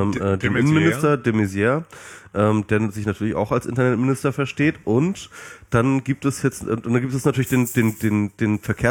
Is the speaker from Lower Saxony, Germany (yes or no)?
yes; Hanover, Lower Saxony, Germany; ich komme aus Hannover